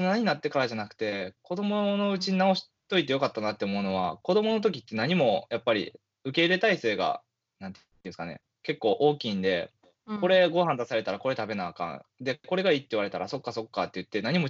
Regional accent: Osaka, Japan; also born or lived in Shiga / Tokyo; 僕あの生まれは滋賀県なんですよ、うん、実は、うん、なんですけど生まれてもうほんまに速攻で東京行ったんですよ、2歳まで

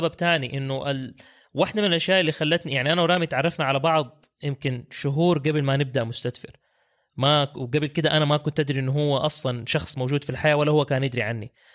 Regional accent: Jeddah, Makkah Province, Saudi Arabia; also born or lived in California; طالما بدأت بالمواليد، انا مواليد كاليفورنيا من مكة وساكن في جدة اغلب عمري.

